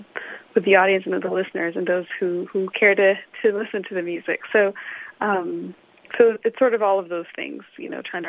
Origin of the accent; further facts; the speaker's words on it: Illinois, United States; also born or lived in Zambia; I'm originally from Uganda and Rwanda. My family is East African, but I grew up mostly in Illinois, as you know, and between Illinois and Zambia.